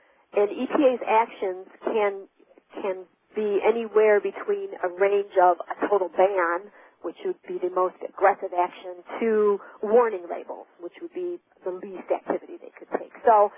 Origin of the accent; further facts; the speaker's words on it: Michigan, United States; Now, I grew up in Michigan, and I graduated in 1976, so I was actually living there when this incident happened.